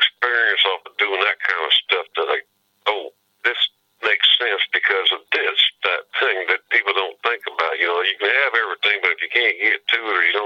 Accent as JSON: {"language": "English", "region": "Alabama", "country": "United States", "said": "I'm from Alabama. I'm cold. I'm freezing myself to death."}